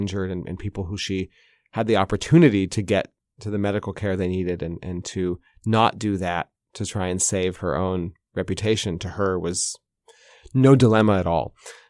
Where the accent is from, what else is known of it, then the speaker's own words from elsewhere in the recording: United States; now in Russia; As a American journalist in Russia